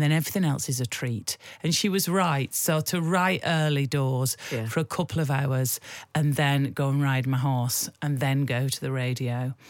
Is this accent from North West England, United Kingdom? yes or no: yes; Bolton, North West England, United Kingdom; now in London, United Kingdom; So I'm from Bolton. If you were to cut me open like a stick of rock, the north would be written through my very centre. But I've lived in London for longer than I ever lived up north. I've been down here for sort of 28 years now.